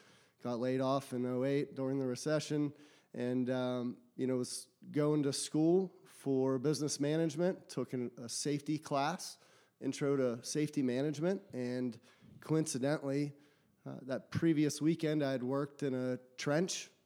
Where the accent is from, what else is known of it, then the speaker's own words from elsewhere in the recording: Pennsylvania, United States; I'm from Western Pennsylvania, grew up in a very blue-collar family.